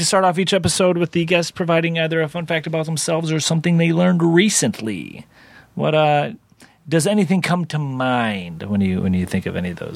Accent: Bay City, Michigan, United States; See, I'm from Bay City, Michigan, and I couldn't tell you anything about people who founded Bay City, Michigan.

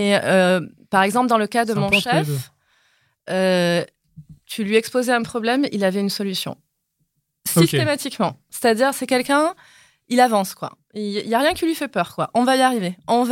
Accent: Montpellier, Occitanie, France; now in Paris, France; j'habite à Paris, mais j'ai grandi à Montpellier. J'ai 45 ans

